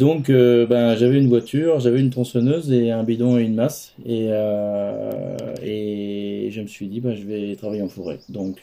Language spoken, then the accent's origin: French; Nouvelle-Aquitaine, France; je suis né en Creuse, j'ai grandi en Creuse, et j'habite aujourd'hui à côté de Limoges.